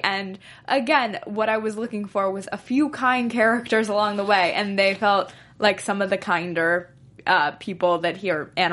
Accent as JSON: {"language": "English", "region": "California", "country": "United States", "tie": "born or raised there", "said": "I grew up in Northern California, like the bonfire, like the beach bonfire"}